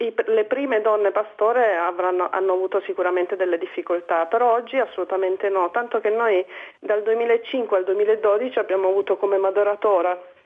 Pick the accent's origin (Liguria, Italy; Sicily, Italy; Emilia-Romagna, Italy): Sicily, Italy; sono siciliana